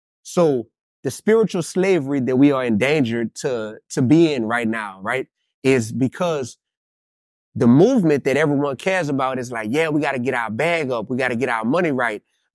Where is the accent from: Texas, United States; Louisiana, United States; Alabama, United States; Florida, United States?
Louisiana, United States; New Orleans; I'm from New Orleans, to where the number one stunner is from New Orleans.